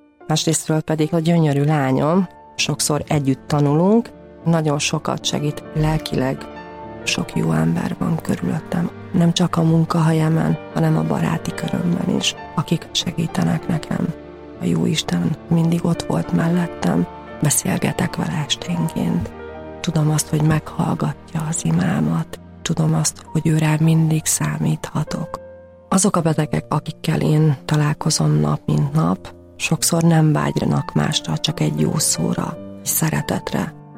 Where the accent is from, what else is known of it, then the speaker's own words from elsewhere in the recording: Tuzsér, Szabolcs-Szatmár-Bereg, Hungary; Szabolcs megye egyik kis településéről származom, Tuzsér falujából. 7 gyerekes családban nőttem föl, cigánytelepen.